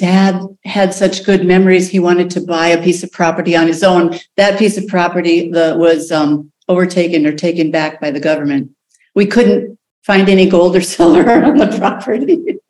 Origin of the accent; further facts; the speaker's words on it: South Dakota, United States; I grew up pretty much in the Wild West, literally. I grew up in a flyover country, South Dakota, in the mountains.